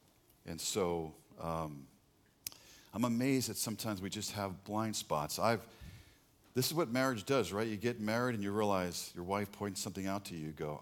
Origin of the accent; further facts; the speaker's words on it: New York, United States; And I'm a city guy. I grew up in New York.